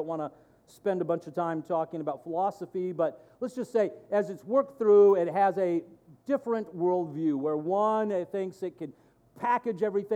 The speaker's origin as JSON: {"language": "English", "country": "United States", "said": "As an American, hero worship is a really big part of our culture."}